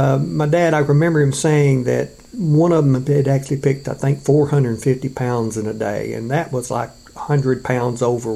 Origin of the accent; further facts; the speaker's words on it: Yarborough, Arkansas, United States; also born or lived in Blytheville; Well, I was born in Blytheville, Arkansas, October 13th, 1949, my family lived in a little town north of Blytheville called Yarborough. We lived on a cotton soybean farm.